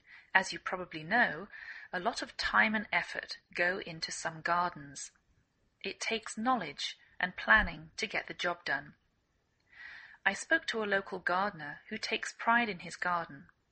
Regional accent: England, United Kingdom; now in United States

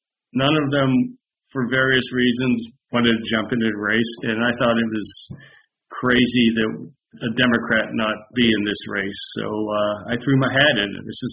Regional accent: Pennsylvania, United States; I grew up here in Fayette County, and this is my childhood, where I grew up, the house I'm living in.

